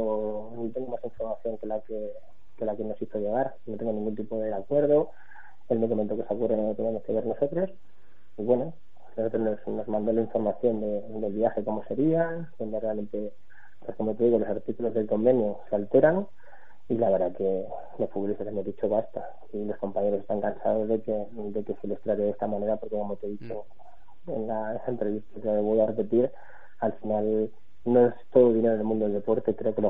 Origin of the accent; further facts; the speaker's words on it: Leganés, Community of Madrid, Spain; Yo soy de Leganés, a mí me encanta ir a ver a mi Leganés